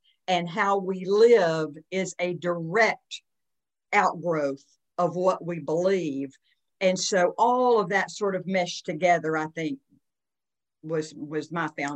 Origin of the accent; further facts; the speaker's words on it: Deep South, United States; I grew up in the Deep South, and our family had a lot of very conservative friends.